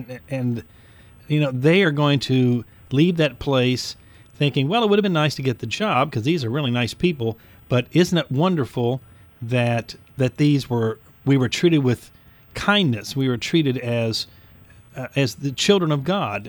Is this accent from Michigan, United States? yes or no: no; Florida, United States; I grew up on the East Coast down in Florida, and I had a lot of Jewish friends